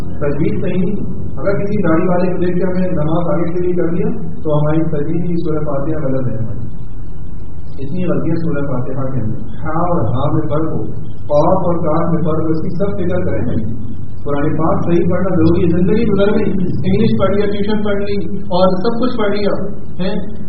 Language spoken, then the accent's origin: Urdu; Hyderabad, Sindh, Pakistan; ہم لوگ بھی حیدرآباد کے ہیں, حیدرآباد میں میری پیدائش